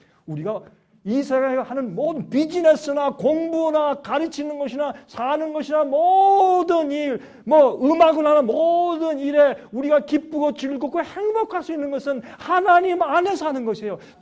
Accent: South Korea; now in United States; 저는 미국 교회 다니는데 제가 한국 사람이지만 미국 교회 다니니까

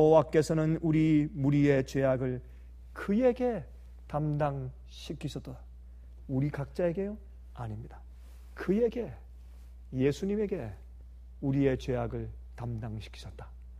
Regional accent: South Korea; 여러분 우리는 한국 사람들입니다.

